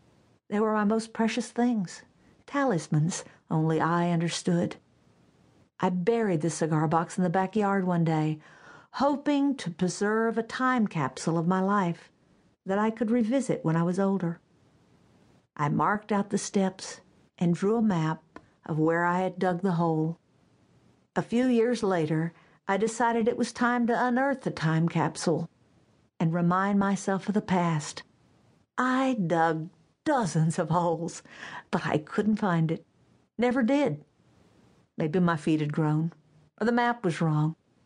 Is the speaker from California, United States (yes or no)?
no; Texas, United States; When we were kids growing up in East Texas, my brothers and I would ride our bikes to the dump yard over behind the high school.